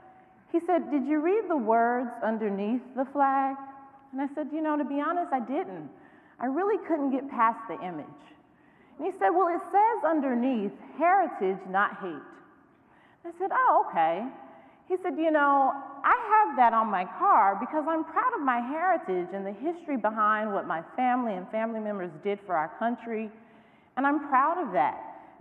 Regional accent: North Carolina, United States; I'm from North Carolina, and in North Carolina, there are some people to whom the Confederate flag is not just an image

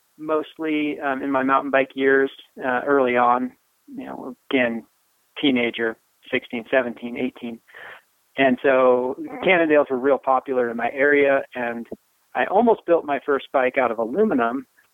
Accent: Newberg, Oregon, United States; I grew up in the Northwest, so just a little bit west, southwest of Portland, Oregon, in a little town called Newburgh, which is now a much bigger town.

